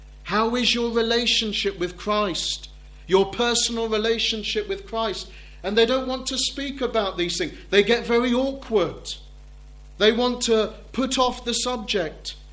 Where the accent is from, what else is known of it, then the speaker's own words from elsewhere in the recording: South East England, United Kingdom; now in London, United Kingdom; I'm not from London originally. I'm from the south of England, from Hampshire. I grew up near Portsmouth, in between Portsmouth and Southampton, in quite a small village.